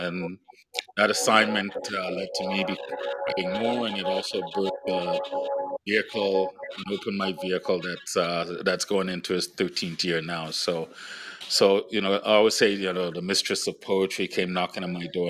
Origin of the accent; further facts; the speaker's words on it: Brooklyn, New York, United States; also born or lived in Trinidad and Tobago / Los Angeles / Washington, D.C. / Toronto; I was born in Trinidad and Tobago, grew up in Brooklyn, New York, and I've been in Los Angeles, D.C., and for the majority of my younger adult life, I've been in Toronto.